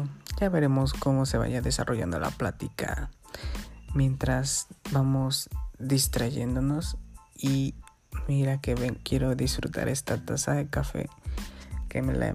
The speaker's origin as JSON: {"language": "Spanish", "region": "Guerrero", "country": "Mexico", "said": "aquí estoy en mi pueblito, en Guerrero"}